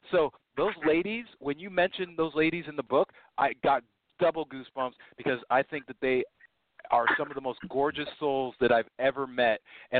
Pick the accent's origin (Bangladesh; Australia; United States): United States; California; I'm actually from the Bay Area myself